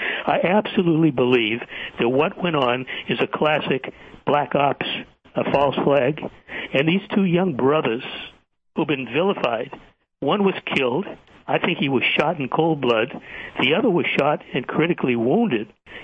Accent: Boston, Massachusetts, United States; It happens to be my hometown, which really is not the issue at all. I grew up there way, way back.

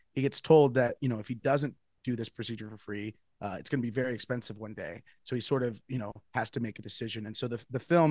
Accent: Ketchikan, Alaska, United States; I grew up in Ketchikan and felt like I owed so much to the city for how they supported me to explore arts professionally.

